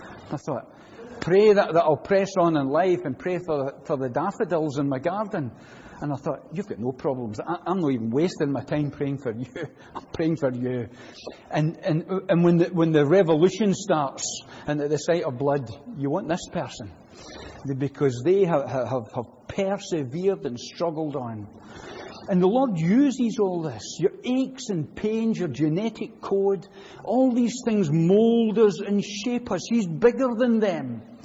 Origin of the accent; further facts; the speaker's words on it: Glasgow, Scotland, United Kingdom; I never tell folk I come from Springburn in Glasgow.